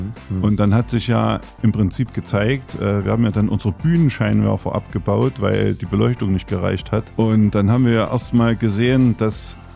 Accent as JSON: {"language": "German", "town": "Gera", "region": "Thuringia", "country": "Germany", "tie": "born or raised there", "said": "ich bin Urgerscher, bin in unterm Haus geboren, im ersten Stock vom Café Sternberger, ja, also Heimgeburt. Bin auch in der Kirche in unterm Haus getauft."}